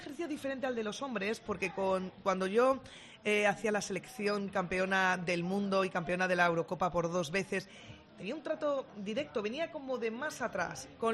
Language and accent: Spanish; Madrid, Community of Madrid, Spain; Ella es de un barrio muy cercano al mío.